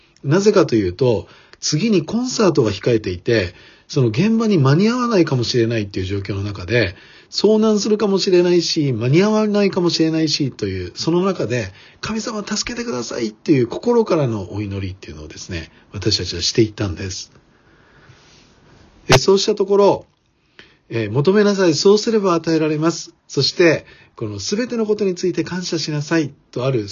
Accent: Niigata, Japan; 私は新潟出身なので、雪道の運転の経験もたくさんありましたので、

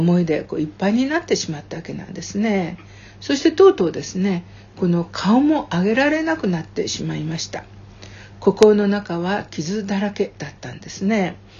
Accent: Aichi, Japan; 私は愛知県出身で

